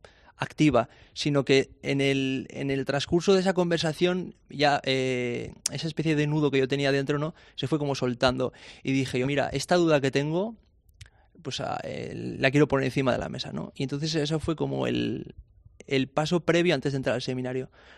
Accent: Huarte-Araquil, Navarre, Spain; En el pueblo, ¿no? Pues yo soy de Huerta Araquil, con mis amigos, deporte, tal.

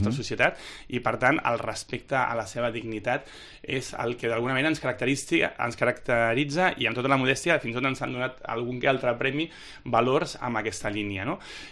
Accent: Barcelona, Catalonia, Spain; soc del barri de Sants

